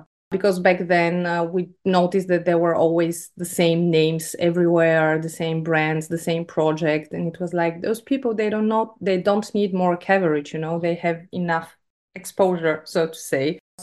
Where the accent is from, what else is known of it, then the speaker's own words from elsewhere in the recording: Sofia, Sofia City, Bulgaria; English is a second language; from Sofia. So basically, I was born and raised here.